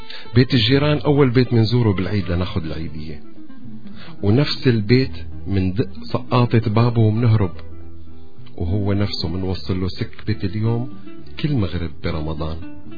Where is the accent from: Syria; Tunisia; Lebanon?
Syria; أنا سوري، أنا سوري بس، وما رح أقلك أنا من وين، بس بدي أكد لك أنه غالبا أنا مو من جيلك، أنا من جيل تاني، جيل قديم